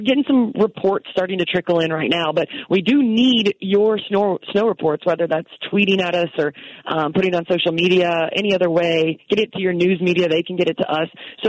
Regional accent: Missouri, United States; also born or lived in Long Island; I lived on Long Island for a few years, but I'm originally from Missouri, so still used to it.

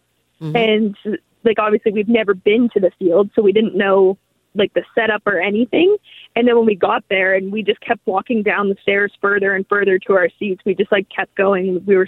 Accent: Prince George, British Columbia, Canada; So we're from Prince George, British Columbia.

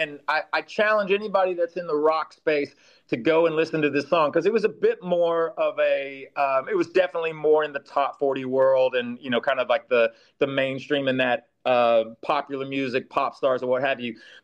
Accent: the South, United States; You know, we were all born and raised in the South.

